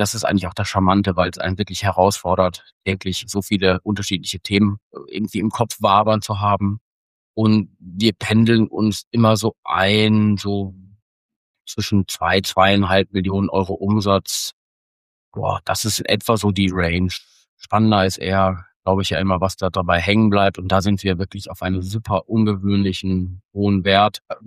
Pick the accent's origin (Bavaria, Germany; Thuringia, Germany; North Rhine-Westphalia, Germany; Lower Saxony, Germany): North Rhine-Westphalia, Germany; Bielefeld; in meine Heimat Bielefeld